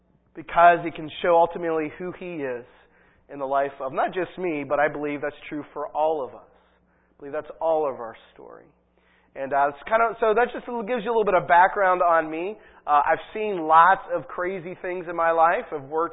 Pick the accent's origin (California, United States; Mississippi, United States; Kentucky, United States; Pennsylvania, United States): Pennsylvania, United States; New Castle; born there; I'm not a New Englander, if you cannot tell by my accent, and I'm not from around here, but I was born in the Northeast. I was born just north of Pittsburgh in Newcastle, Pennsylvania